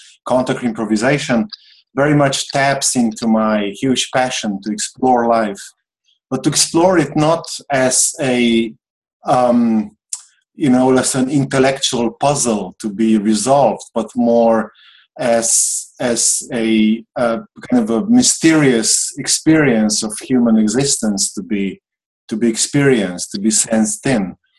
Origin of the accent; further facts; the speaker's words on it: Slovenia; English is a second language; I'm from Slovenia